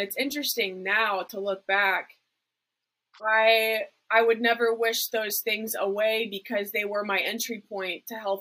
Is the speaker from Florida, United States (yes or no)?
yes; Florida, United States; I grew up in South Florida.